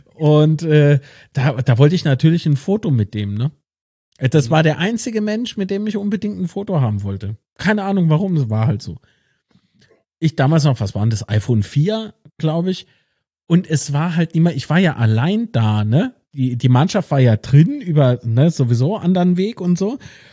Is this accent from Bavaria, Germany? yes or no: no; Rhineland-Palatinate, Germany; Aber vorm Spiel ist mir als Pfälzer